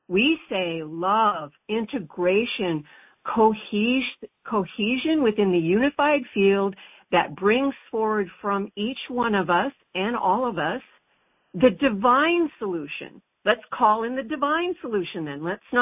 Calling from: Mount Shasta, California, United States; I'm calling from Mount Shasta, California.

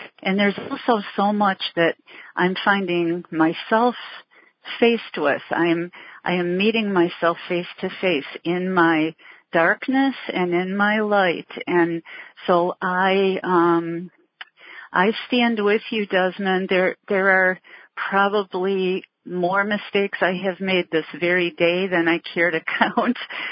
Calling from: Ohio, United States; I am hugging you from Ohio.

